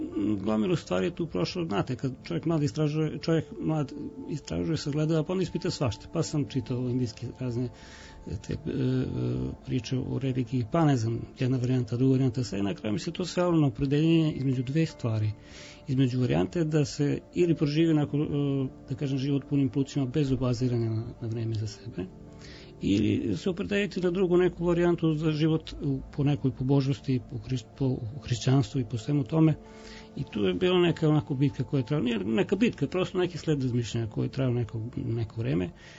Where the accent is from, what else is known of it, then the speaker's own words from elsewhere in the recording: Zrenjanin, Vojvodina, Serbia; ja dolazim iz Zrenjanina, rođen sam u Zrenjaninu, tamo sam i odrastao, završio osnovnu i srednju školu.